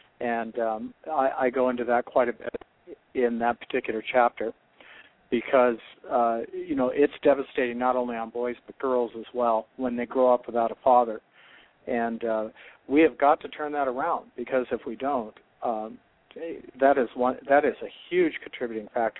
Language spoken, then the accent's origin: English; Great Falls, Montana, United States; I was born and raised in Great Falls, Montana, which I talk quite about in this book.